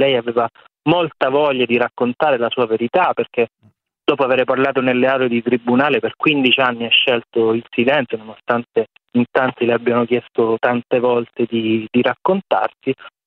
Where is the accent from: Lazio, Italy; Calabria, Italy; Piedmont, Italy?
Calabria, Italy; Reggio Calabria; Io sono calabrese, vengo da Reggio Calabria, siamo quasi coetanei, sono un paio d'anni più grandi di lei